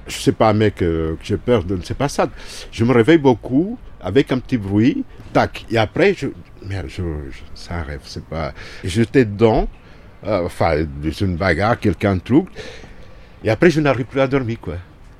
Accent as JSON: {"language": "French", "country": "Portugal", "said": "j'ai 54 ans, je viens de Portugal."}